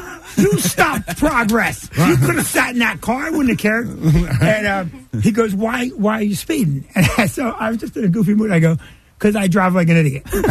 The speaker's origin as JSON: {"language": "English", "town": "Middletown", "country": "United States", "said": "He goes, you're from Middletown. I'm from Middletown."}